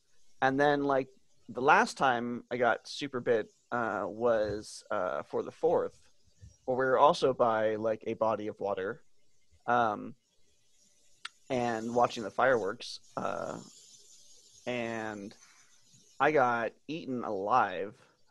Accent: California, United States; Yeah, so mosquitoes is not a thing that I grew up experiencing in the Bay Area, because they don't exist.

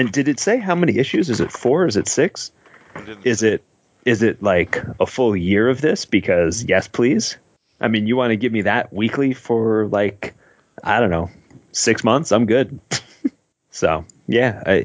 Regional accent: New Jersey, United States; Don't let the fact that I am from New Jersey fool you.

